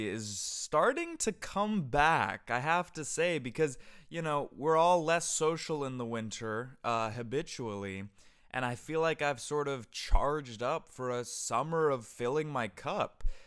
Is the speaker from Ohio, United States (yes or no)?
yes; Cleveland, Ohio, United States; Me? I'm from Cleveland, Ohio.